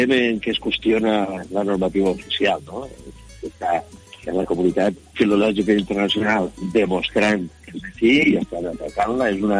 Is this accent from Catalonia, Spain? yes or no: no; Valencian Community, Spain; first language Valencian; el valencià, els meus pares del castellà parlaven ben poquet, entonces ha estat el valencià la meva llengua natal, materna, i com a anècdota, bueno, jo vaig anar a estudiar el batxiller superior a València, no?